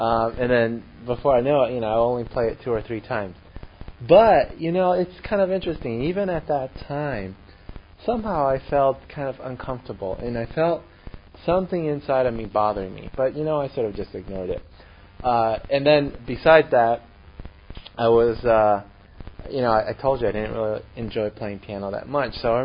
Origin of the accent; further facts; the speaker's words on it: Brazil; But I actually was born and I grew up in Brazil.